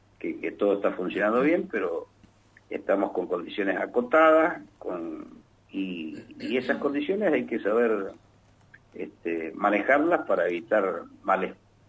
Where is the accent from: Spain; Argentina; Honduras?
Argentina; Mendoza; Vamos a tener el problema nosotros como mendocinos